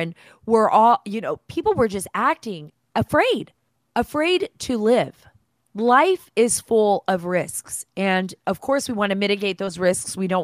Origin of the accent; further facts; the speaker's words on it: United States; Being an American is awesome. We're all part of the X gene factor.